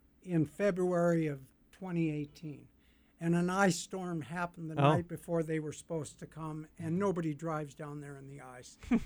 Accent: St. Paul, Minnesota, United States; up in the Twin Cities where we're from. We're from St. Paul.

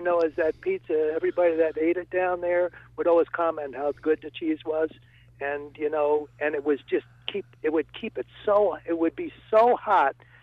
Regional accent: New Jersey, United States; I grew up in New Jersey also, and when you bought a slice in New Jersey, the thing was so hot

